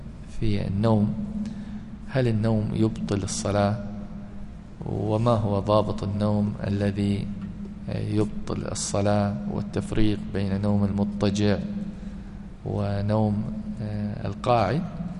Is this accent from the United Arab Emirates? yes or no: yes; United Arab Emirates; كما هو الحال عندنا في الإمارات, كل الأسماء مصغرة صحيح